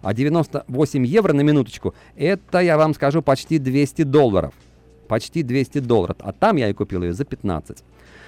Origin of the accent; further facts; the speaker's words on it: Russia; Когда они узнали, что я вообще родом из России, они очень обрадовались